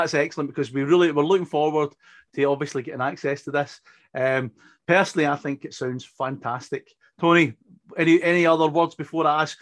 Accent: Scotland, United Kingdom; accent: Scottish; I've done loads of big events with my Scottish accent. It tends to go down well for kind of Scottish events in America

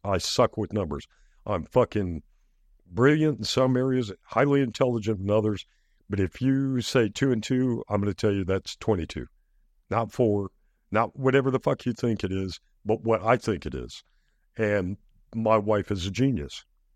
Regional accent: Biloxi, Mississippi, United States; There were people I grew up with in Biloxi, Mississippi.

